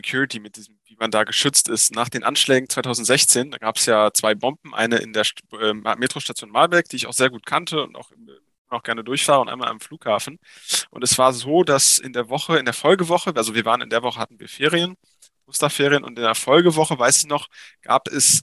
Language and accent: German; Germany; Also es ist schon so, dass ich mich als Deutscher sehe, nicht als Belgier.